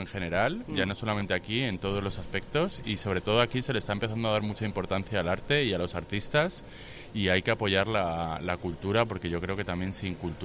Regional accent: Madrid, Community of Madrid, Spain; now in Suances, Spain; Soy de Madrid, pero vivo...

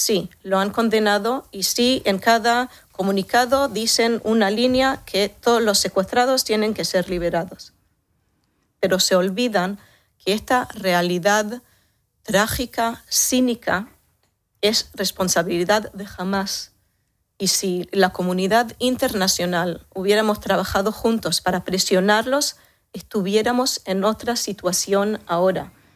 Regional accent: Israel; Spanish is a second language; como yo, como israelí, como diplomática, como alguien que tiene miedo para el futuro de mi Estado y mi pueblo, yo quiero que esta guerra se termine.

